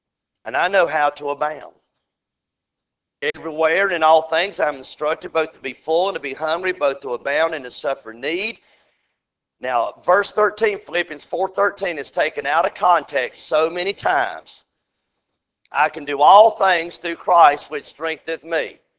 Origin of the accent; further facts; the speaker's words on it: the South, United States; Yes, I'm a Southerner.